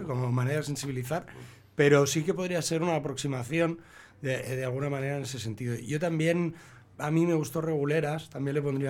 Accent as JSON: {"language": "Spanish", "region": "Balearic Islands", "country": "Spain", "said": "Yo soy medio mallorquín, con lo cual entiendo"}